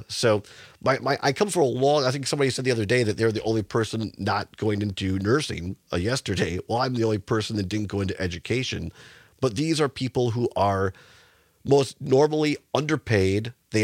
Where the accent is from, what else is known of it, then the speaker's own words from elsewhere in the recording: Richland Center, Wisconsin, United States; growing up in Richland Center, so many great teachers. I mean, going to public schools there in Richland Center